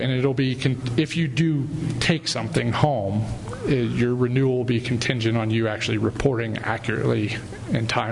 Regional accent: Missouri, United States; My home state of Missouri, those are all native turtles that are common.

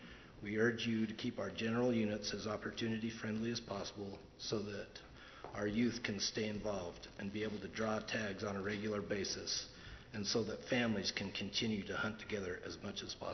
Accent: West Bountiful, Utah, United States; I'm from West Bentonville, Utah.

